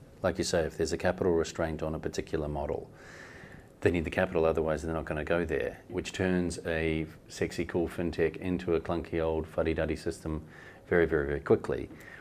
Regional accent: New Zealand; As a New Zealander, we know a little bit about rugby.

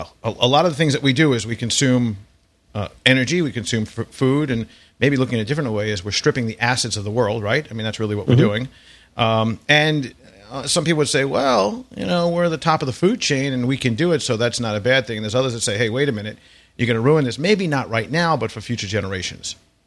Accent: New York, United States; I'm from New York. We drank it out of the hose, for that matter.

